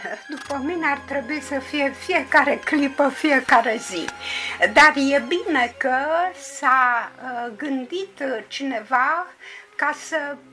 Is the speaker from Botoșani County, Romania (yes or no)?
yes; Dorohoi, Botoșani County, Romania; am copilărit în acea zonă, pentru că sunt din Dorohoi și Botoșanii mi-a fost foarte aproape